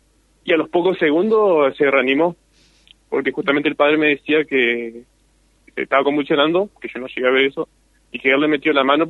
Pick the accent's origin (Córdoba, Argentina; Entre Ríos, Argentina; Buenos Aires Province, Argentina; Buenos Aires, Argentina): Entre Ríos, Argentina; Victoria; Sí, nacido y bien victoriense, gracias a Dios.